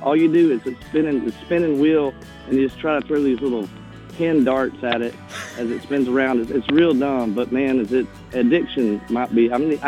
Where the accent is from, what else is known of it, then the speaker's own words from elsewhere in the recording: Texarkana, Texas, United States; I grew up in Texarkana, Texas. My dad had this insurance agency